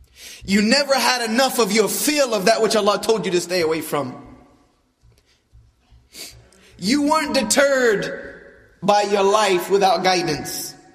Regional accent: the South, United States; I was raised here in the South

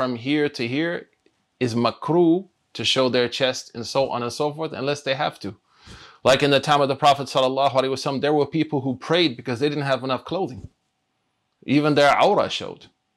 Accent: Oklahoma, United States; from Oklahoma who kills snakes and spiders.

